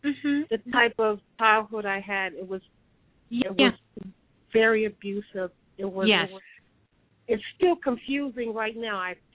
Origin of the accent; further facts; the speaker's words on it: Atlanta, Georgia, United States; Hi, Ms. Blue. … I'm from Atlanta.